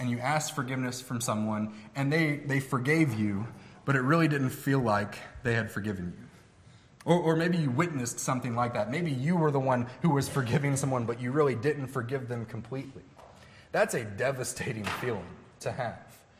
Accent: La Grange, Kentucky, United States; There was a time whenever I was younger in the church that I grew up in Oldham Woods in Oldham County in LaGrange, Kentucky.

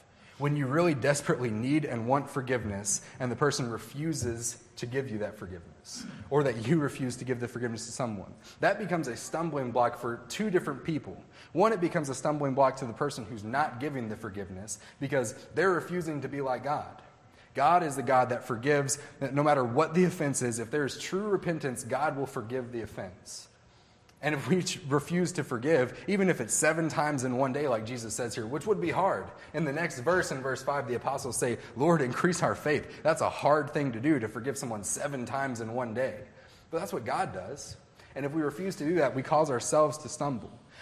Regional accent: La Grange, Kentucky, United States; There was a time whenever I was younger in the church that I grew up in Oldham Woods in Oldham County in LaGrange, Kentucky.

